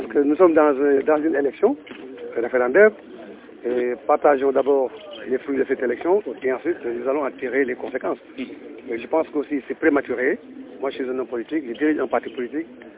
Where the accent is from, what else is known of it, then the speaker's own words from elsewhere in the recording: Kolioy, Senegal; c'est la raison pour laquelle j'ai voté très tôt à l'école 16 chez moi à Kolioy.